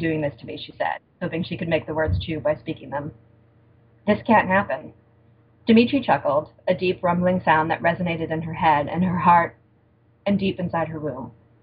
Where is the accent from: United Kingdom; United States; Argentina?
United States; Connecticut; moved away as an adult; also born or lived in New Jersey; I was born and raised in New England